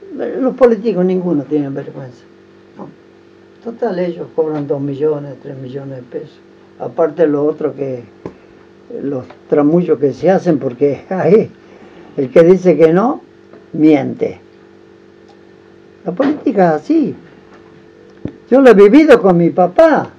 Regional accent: General Pinedo, Chaco, Argentina; born there; En el Chaco, en General Pinedo.

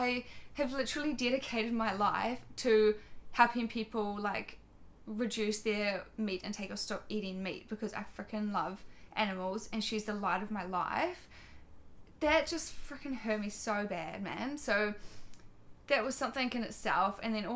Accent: New Zealand; now in Australia; And because I'm from New Zealand, I can't get help from Australian government with any funding to pay rent or anything.

